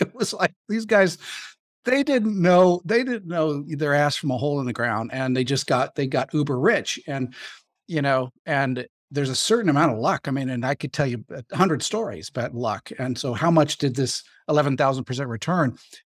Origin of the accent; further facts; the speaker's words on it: California, United States; So I grew up in Silicon Valley and went to school at Berkeley.